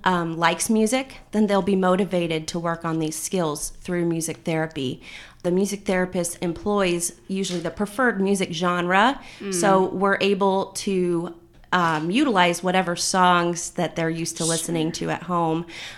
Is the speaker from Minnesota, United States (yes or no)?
no; Indianapolis, Indiana, United States; Okay. Well, I grew up in Indianapolis.